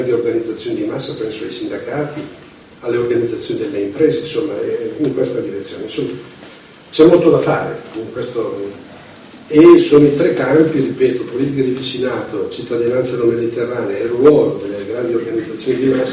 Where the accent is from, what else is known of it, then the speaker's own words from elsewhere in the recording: Milan, Lombardy, Italy; Io vengo da Milano